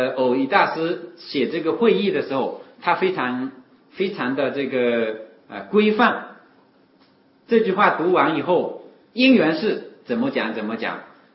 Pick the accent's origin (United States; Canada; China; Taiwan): China; 我们中国人也喜欢讲意识，叫此意识彼意识。